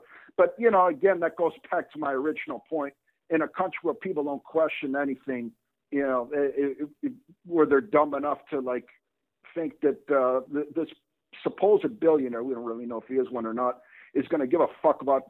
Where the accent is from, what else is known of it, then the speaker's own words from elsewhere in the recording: New England, United States; I mean, growing up in New England, where people are pretty fucked up to begin